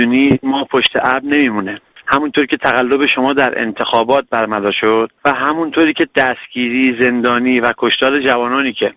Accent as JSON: {"language": "Persian", "country": "Iran", "said": "من یک ایرانی هستم"}